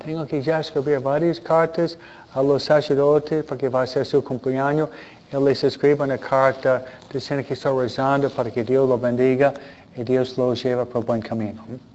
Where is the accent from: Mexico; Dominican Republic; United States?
United States; Buffalo, New York; Buffalo es una ciudad en Nueva York, de donde vengo yo, ¿no?